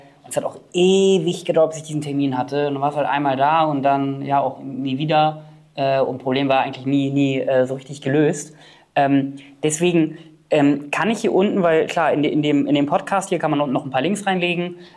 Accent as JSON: {"language": "German", "town": "Nienburg", "region": "Lower Saxony", "country": "Germany", "said": "ich komme ja ursprünglich aus Nienburg."}